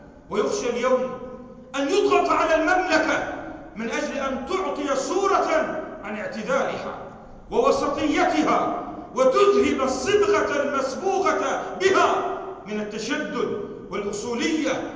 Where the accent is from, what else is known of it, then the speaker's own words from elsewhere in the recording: Lebanon; نحن اليوم نشعر بالقهر في كل مناحي حياتنا، حتى في بلدنا لبنان